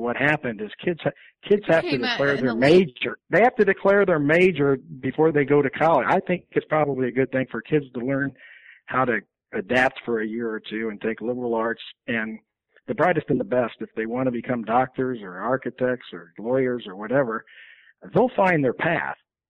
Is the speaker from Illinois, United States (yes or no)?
yes; Illinois, United States; moved away as an adult; now in California, United States; Just like I'm from Illinois and I came out to California after college.